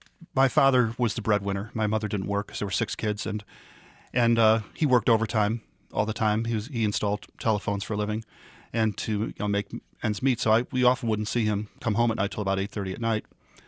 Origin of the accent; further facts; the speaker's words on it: Chicago, Illinois, United States; I grew up on the Southwest Side, and at that point, it was a very middle-class, probably lower middle-class neighborhood, very ethnic, Polish, Lithuanian, Italian were the primary nationalities in my neighborhood